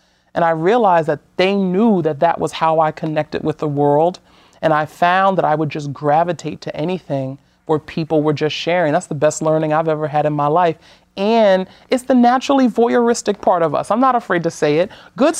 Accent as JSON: {"language": "English", "town": "Brooklyn", "region": "New York", "country": "United States", "said": "And then I'm from Brooklyn. I'm from this place that people have said demography was supposed to write off."}